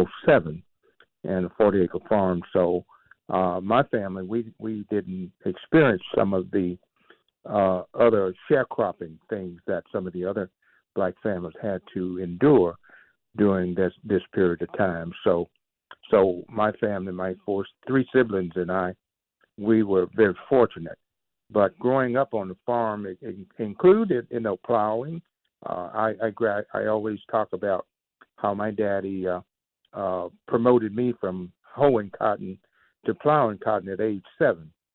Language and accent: English; Mississippi, United States; Well, in growing up in Mississippi, I think if you have a picture of black families growing up in Mississippi in the 1940s, 50s, and the 60s in the Civil Rights era